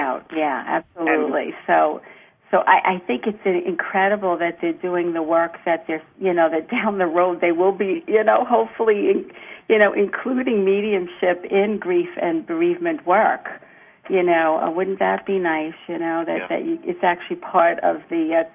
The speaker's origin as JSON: {"language": "English", "region": "New York", "country": "United States", "said": "from New York."}